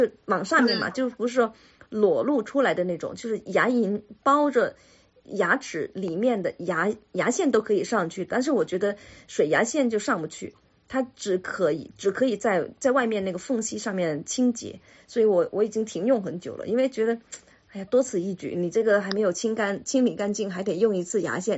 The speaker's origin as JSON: {"language": "Chinese", "region": "Guangdong", "country": "China", "said": "可能我跟你们不一样，我是广东人，广东人煮什么东西都放点糖。"}